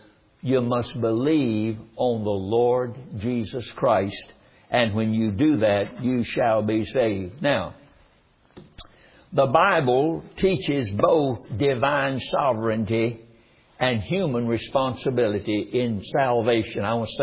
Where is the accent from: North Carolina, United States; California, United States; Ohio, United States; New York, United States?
North Carolina, United States; But I was raised in North Carolina, and there was a man that lived up on the block from where we lived